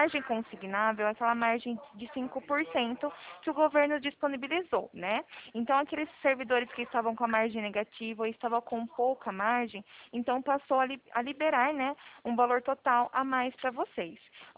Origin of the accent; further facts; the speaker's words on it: São Paulo, Brazil; Sou daqui do interior de São Paulo, tá?